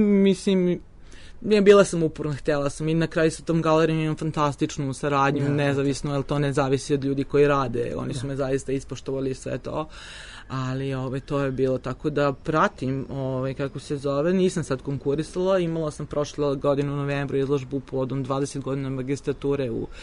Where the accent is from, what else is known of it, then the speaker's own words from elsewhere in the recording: Serbia; ja sam plaćala poene zato što dolazim iz Srbije